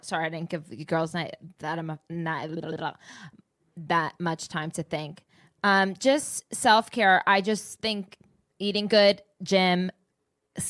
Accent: New Jersey, United States; I need to be more patient because I'm just from the East Coast, like Jersey.

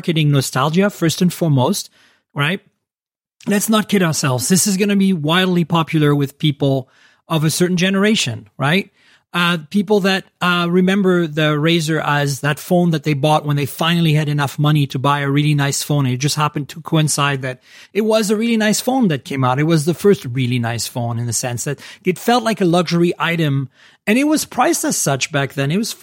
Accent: Canada; moved away as an adult; now in United States; Now, for the audience, I'm Canadian, but I live in the US. I've lived here 28 years.

